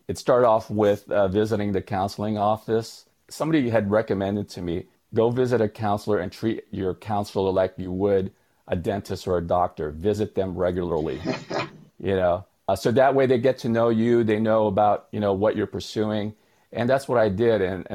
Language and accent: English; Arleta, California, United States; Los Angeles Valley College wasn't far from where I grew up in Arleta.